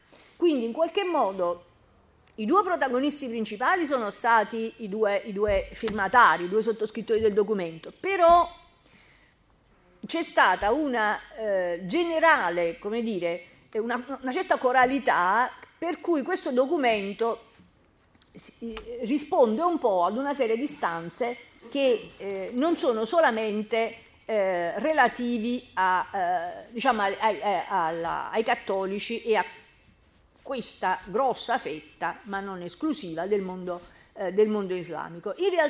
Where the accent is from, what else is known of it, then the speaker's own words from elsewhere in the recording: Naples, Campania, Italy; E noi che siamo napoletani sappiamo che il termine fratello è un termine molto utilizzato.